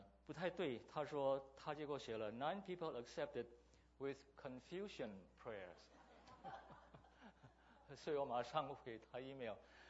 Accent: Indonesia; 我是在印尼出生长大的

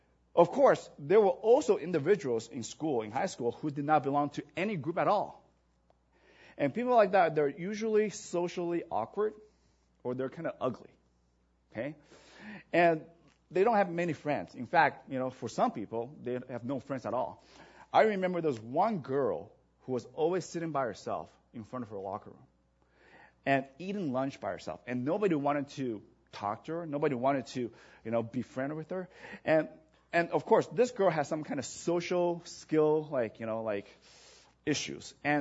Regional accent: Vancouver, British Columbia, Canada; also born or lived in Taiwan; I grew up in Canada. And, you know, for those of you who know my story, my family, we moved to Vancouver after I graduated from elementary school in Taiwan.

